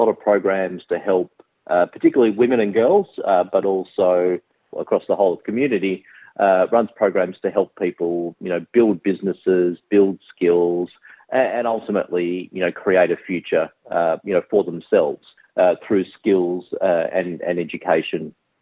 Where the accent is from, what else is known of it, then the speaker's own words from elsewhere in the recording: Mount Eliza, Victoria, Australia; also born or lived in Christchurch, New Zealand; We grew up on the Mornington Peninsula, town, a suburb of Mount Eliza, which is about an hour out of Melbourne. My dad had his siblings that already moved to Melbourne before we arrived there from New Zealand.